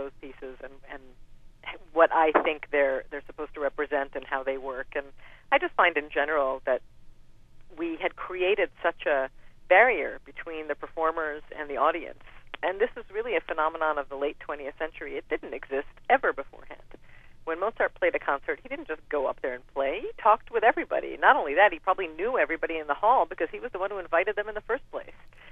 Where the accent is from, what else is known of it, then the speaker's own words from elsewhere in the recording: Israel; now in United States; when I was growing up in Israel, it was like being called